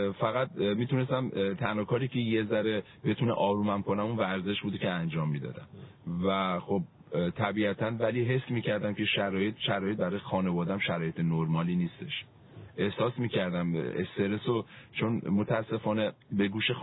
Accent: Iran; moved away as an adult; چهار پنج ماه پیش من خب ایران داشتم زندگی میکردم نورمال، اصلا فکرش هم نمیکردم که مثلا یه روزی تصمیم بگیرم که بخوام خارج از ایران زندگی بکنم.

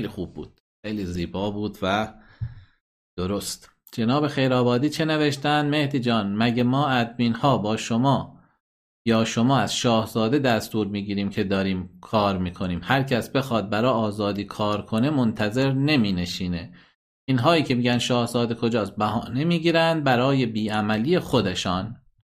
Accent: Iran; ما ایرانیام

